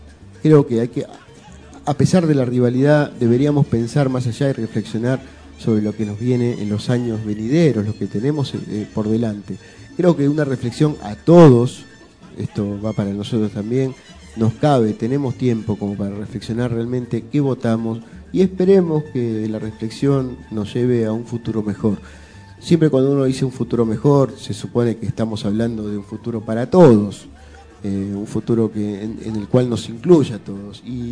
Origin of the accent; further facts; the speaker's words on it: Argentina; Nosotros ya tenemos decidido tal vez nuestro voto o lo estaremos reflexionando como tantos argentinos y demás.